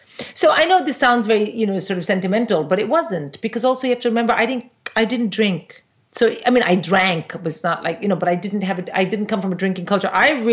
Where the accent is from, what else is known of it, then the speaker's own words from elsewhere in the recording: India; I didn't drink like that. I'm an Indian.